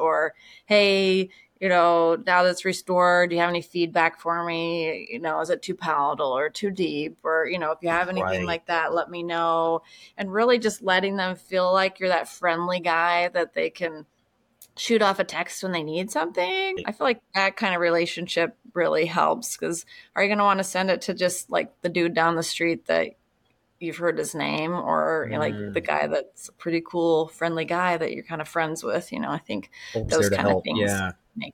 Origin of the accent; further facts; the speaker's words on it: Illinois, United States; And Illinois, and everyone thinks I'm from Chicago. Like, no, not actually Chicago.